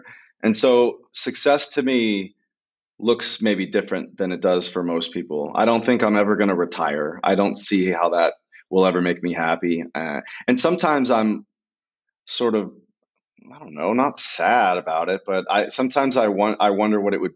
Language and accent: English; United States; And my edge, obviously I'm American. So my edge comes from growing up in poverty